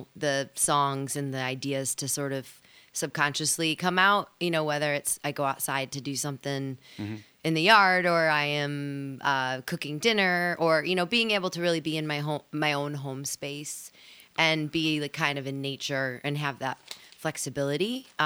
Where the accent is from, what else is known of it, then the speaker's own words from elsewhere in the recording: Midwest, United States; also born or lived in California; now in Iowa, United States; So I grew up in the Midwest, and then I was in California for 12 years, and they were a great 12 years, but a few years ago I decided to move home-ish, northeastern Iowa